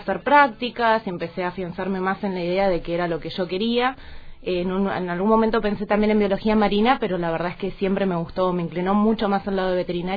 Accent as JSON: {"language": "Spanish", "town": "Río Grande", "region": "Tierra del Fuego", "country": "Argentina", "tie": "born or raised there", "said": "Soy fueguina, soy nacida y criada acá en Río Grande."}